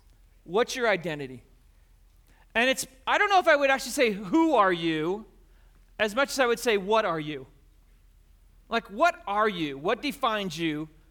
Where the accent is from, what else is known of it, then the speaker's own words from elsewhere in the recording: United States; I'm a pastor. I'm a husband. I'm an American.